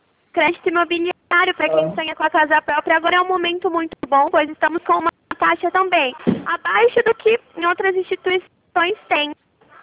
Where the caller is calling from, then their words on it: Maringá, Paraná, Brazil; Não, a gente fica em Maringá. A gente atende toda a região do Paraná.